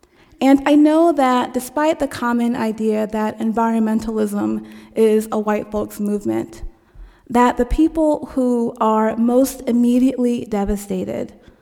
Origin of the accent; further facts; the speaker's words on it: Jersey City, New Jersey, United States; also born or lived in East Orange; I grew up in Jersey City and East Orange.